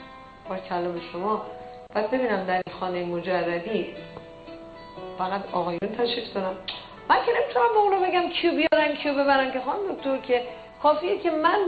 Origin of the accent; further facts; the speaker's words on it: Iran; حالا یا ما ایرانی هستیم اونجا بهانمون ایرانه، بعد میایم اینجا که دیگه حالا بهانه نداریم، بعد یهو ایرانی میشیم